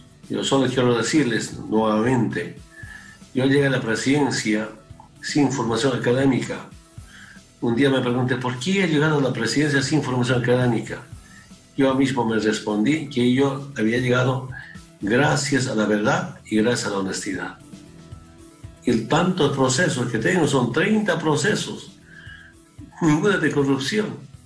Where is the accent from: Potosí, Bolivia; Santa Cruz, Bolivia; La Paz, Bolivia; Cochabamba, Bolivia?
Cochabamba, Bolivia; moved away as an adult; volver a Bolivia y volver allá. Y tengo mucho deseo de volver a mi tierra, a la zona donde me enseñaron a luchar, a la zona del trópico de Cochabamba